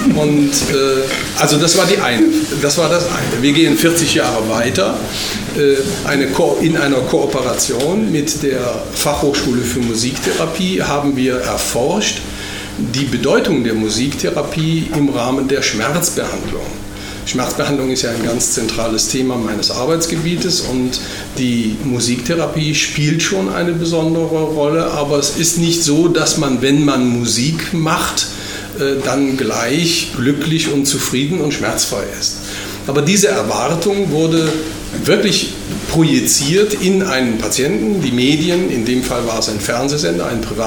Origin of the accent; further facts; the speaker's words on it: Rhineland, Germany; es wurden die verschiedenen Schulsprecher einer großer Gymnasien im Rheinland, wo ich herkomme, interviewt